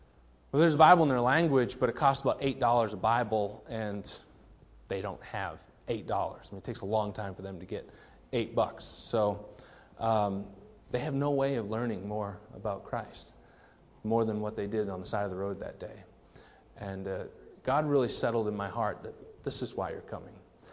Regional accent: Maine, United States; born there; I was born in Maine, and my wife was born in Massachusetts.

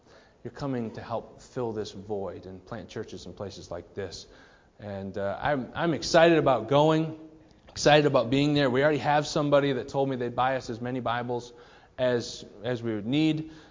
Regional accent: Maine, United States; born there; I was born in Maine, and my wife was born in Massachusetts.

